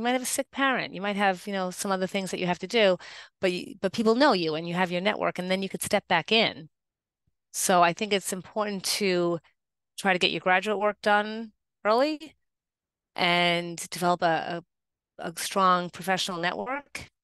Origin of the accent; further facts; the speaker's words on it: New York, United States; You know, I am from New York. I am pretty assertive.